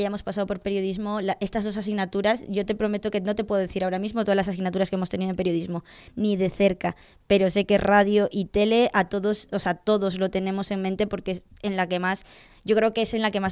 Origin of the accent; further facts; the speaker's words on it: A Coruña, Galicia, Spain; Yo me vine de Coruña a estar 6 meses o un año y me quedé.